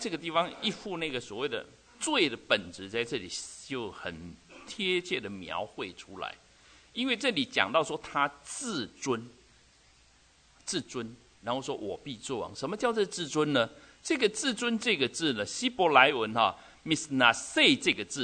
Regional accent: China; 就好像我们中国人最多的

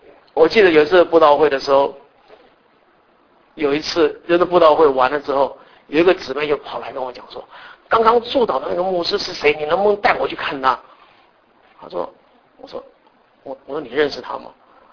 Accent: Taiwan; 我们是从台湾来

